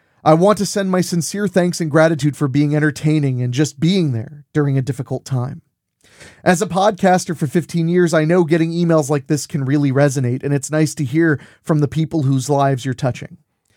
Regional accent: Midwest, United States; I have a Hispanic name and I grew up in the Midwest.

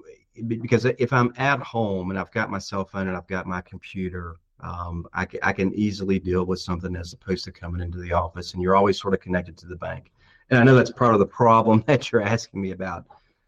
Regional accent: West Virginia, United States; I mean, I'm from West Virginia, but we had put down roots in Virginia, and we had been in Virginia the last 20 some years.

